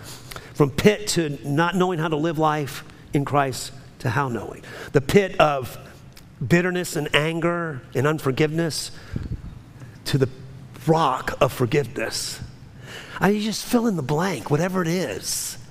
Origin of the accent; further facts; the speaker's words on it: New Orleans, Louisiana, United States; I'm from New Orleans. The whole thing is a floodplain, except the French Quarter.